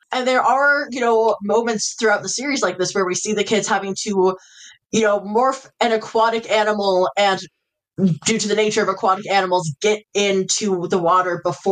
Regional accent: Seattle, Washington, United States; I grew up in Seattle, right?

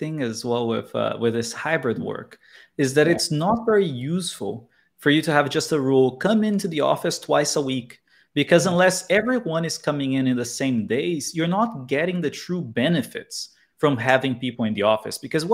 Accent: Brazil; moved away; also born or lived in Switzerland / England / United States; I've lived in Switzerland, I've lived in England, I'm from Brazil, I lived in Brazil, I've lived in the United States. So I've moved a lot between different countries

